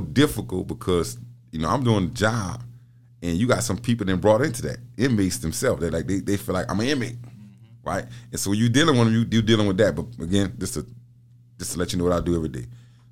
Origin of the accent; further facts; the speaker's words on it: Louisiana, United States; now in Mississippi; And so, but my job is more difficult because, you know, I come from Louisiana.